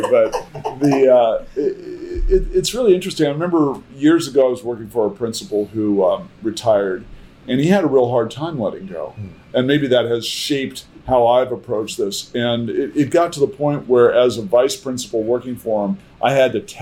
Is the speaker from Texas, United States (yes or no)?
no; San Francisco, California, United States; I grew up around the Scottish community and a little bit of the Irish community in San Francisco as a young kid, going to all these bagpipe concerts and marching in parades with my dad.